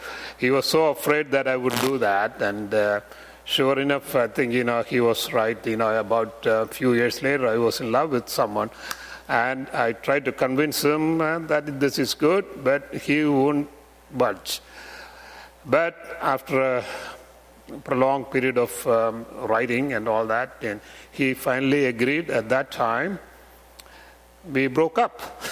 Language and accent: English; India; the place where I grew up in India was so common at that time.